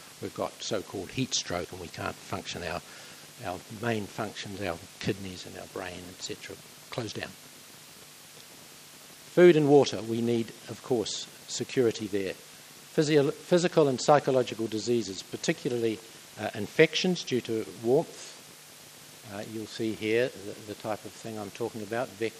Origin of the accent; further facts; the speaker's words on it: Dunedin, Otago, New Zealand; So I'm not from Gisborne, I'm from Dunedin, and where I used to go for my holidays was the Manuototo